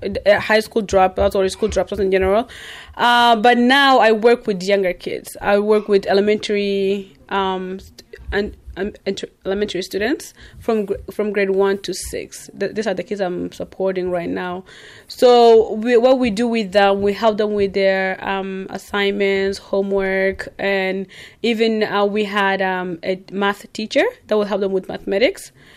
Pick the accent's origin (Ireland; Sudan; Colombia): Sudan; now in Canada; I'm not at that time a Canadian. Well, now I'm a Canadian citizen, but my background is Sudanese, and that's my identity, right?